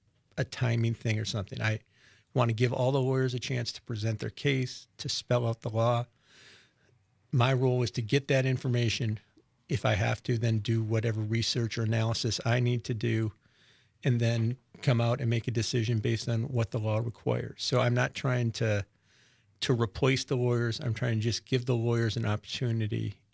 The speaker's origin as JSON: {"language": "English", "town": "Wausau", "region": "Wisconsin", "country": "United States", "tie": "born or raised there", "said": "I grew up in Wausau and I hunt up in Lincoln County."}